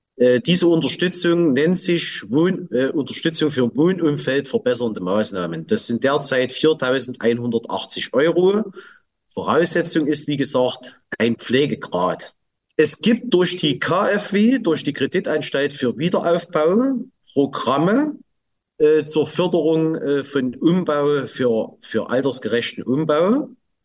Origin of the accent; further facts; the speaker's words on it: Saxony, Germany; ich stamme aus dem Erzgebirge